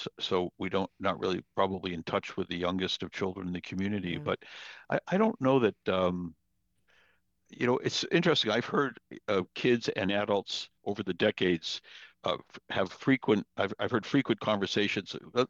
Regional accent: New Bedford, Massachusetts, United States; So I grew up in New Bedford, and two doors away were my best friend and my sister's best friend

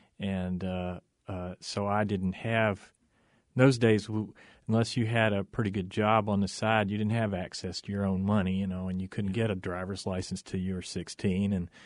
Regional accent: Raleigh, North Carolina, United States; moved away as an adult; The accent isn't local. I come from North Carolina. I moved here in 82, I think it was.

